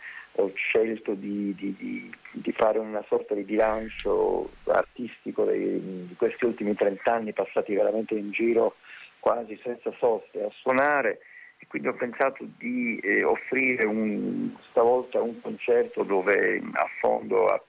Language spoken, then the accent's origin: Italian; Palermo, Sicily, Italy; io sono un siciliano di Palermo, ho iniziato lì a fare musica